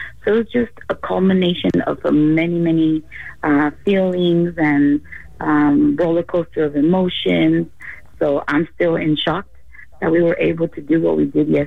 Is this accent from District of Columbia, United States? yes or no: no; Greenville, California, United States; now in California, United States; being a Latina, growing up in Greenville, which is right in the heart of the Salinas Valley